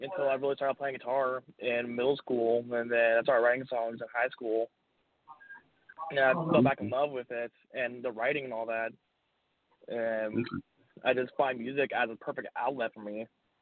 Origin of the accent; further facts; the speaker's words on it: California, United States; Well, for my area, is right between Sacramento and San Francisco, up by one of the Air